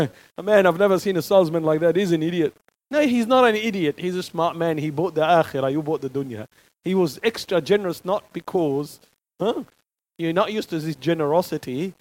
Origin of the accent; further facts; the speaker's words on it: Tripoli, North Governorate, Lebanon; when I was young kid growing up in Lebanon, in Tripoli, you go to the shop.